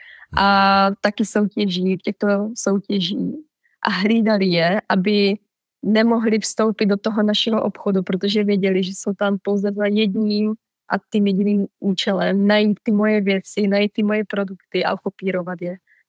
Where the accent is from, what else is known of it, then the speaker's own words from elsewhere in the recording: Slovácko, Czechia; Tak, vyrůstala jsem na Slovácku, takže my jsme byli už oplené kojení tím folklorem a krojema.